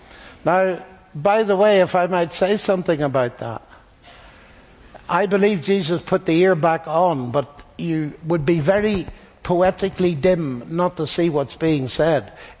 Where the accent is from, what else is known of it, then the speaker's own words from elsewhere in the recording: Northern Ireland, United Kingdom; I come from Northern Ireland, and therefore I'm familiar with religious violence. I had very unusual parents who were Christian without being sectarian